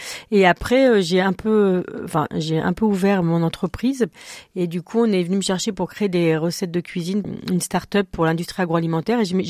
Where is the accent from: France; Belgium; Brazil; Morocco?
France; Bordeaux, Nouvelle-Aquitaine; Et comme j'étais de Bordeaux et j'avais fait des stages dans le vin